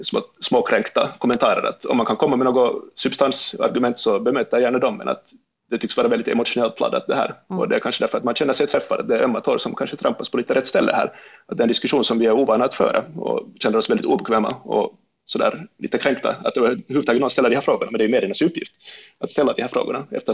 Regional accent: Finland; borde vi egentligen kräva lite mer av oss själva som finlandssvenskar

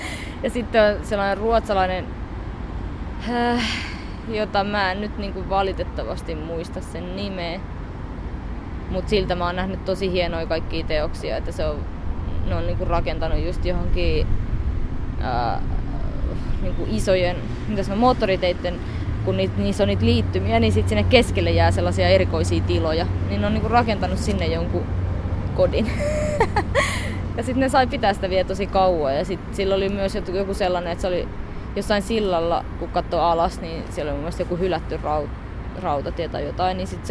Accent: Kauhajoki, South Ostrobothnia, Finland; moved away as an adult; now in Tampere, Finland; Mä oon muuttanut Kauhajoelta Tampereelle heti lukion jälkeen, ekaksi töihin ja sitten kouluun.

